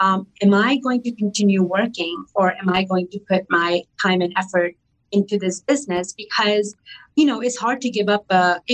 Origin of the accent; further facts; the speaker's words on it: India; I mean, I am Indian. I've been drinking tea since I was two.